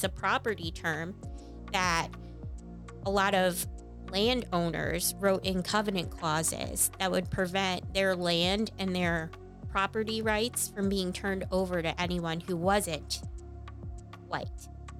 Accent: Northeast, United States; You don't realize, growing up in the Northeast, that this isn't just in the history books.

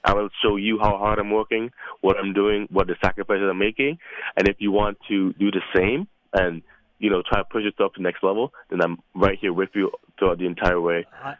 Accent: Toronto, Ontario, Canada; I'm from Toronto.

